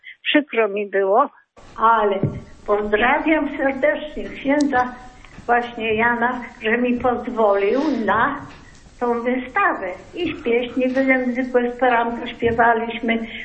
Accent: Malbork, Pomeranian Voivodeship, Poland; Jestem z Malborka

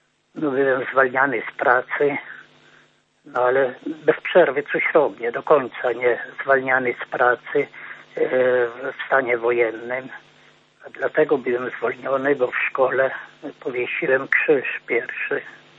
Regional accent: Lublin Voivodeship, Poland; now in Frombork, Poland; ja z Lubelskiego pochodzę, ale tuż mieszkam we Fromborku 46 lat

